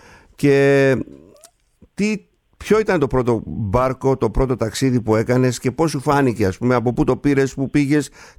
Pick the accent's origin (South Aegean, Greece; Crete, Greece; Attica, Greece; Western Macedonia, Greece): South Aegean, Greece; Kasos; θέλω να τιμήσω το νησί μου, την Κάσου